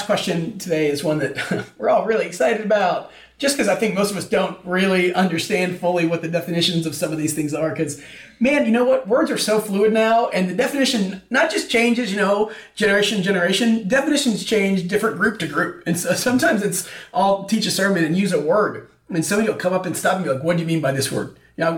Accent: Texas, United States; So my buddy and I that I grew up with in Texas, who's at college with me, went to this place called Smoke

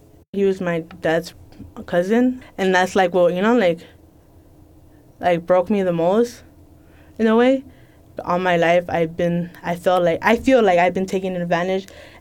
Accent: Mexico; now in United States; To begin with, I'm not born in the U.S. I came from Mexico. I came over here with my dad.

